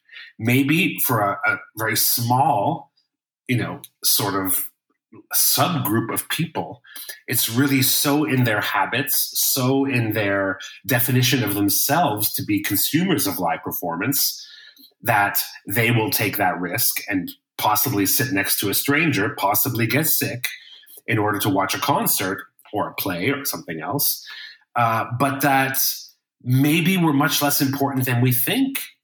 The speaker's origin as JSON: {"language": "English", "town": "Cologne", "region": "North Rhine-Westphalia", "country": "Germany", "tie": "born or raised there", "second_language": "English", "said": "that is a much lower number than I would normally play to in my hometown of Cologne."}